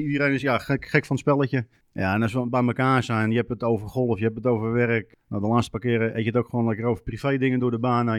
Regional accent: Alkmaar, North Holland, Netherlands; Ik kom uit Alkmaar. Ik ben 43 jaar.

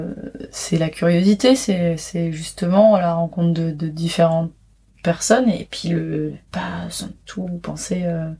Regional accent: Paris, Île-de-France, France; C'est que j'ai grandi à Paris.

